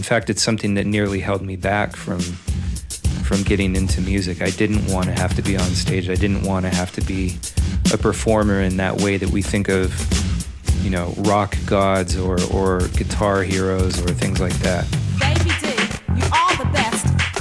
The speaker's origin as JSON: {"language": "English", "town": "Davis", "region": "California", "country": "United States", "tie": "born or raised there", "said": "In my hometown of Davis, California, there was only one DJ playing hip hop."}